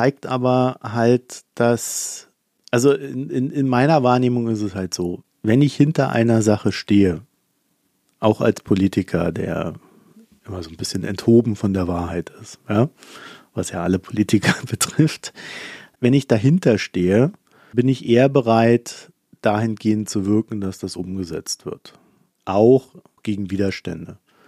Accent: East Germany, Germany; Also ich bin in der DDR groß geworden, danach in einem Westdeutschland, das auch nicht mehr existiert.

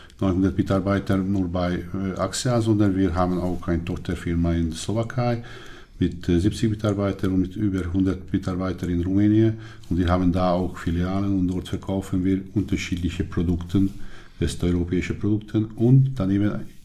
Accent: Hungary; German is a second language; Wenn wir, das ist dasselbe wie bei dem Arzt bei uns in Ungarn.

